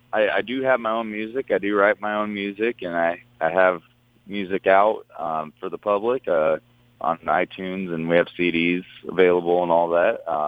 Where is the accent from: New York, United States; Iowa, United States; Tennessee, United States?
Iowa, United States; Manning; I grew up in Manning, Iowa, over in Carroll County.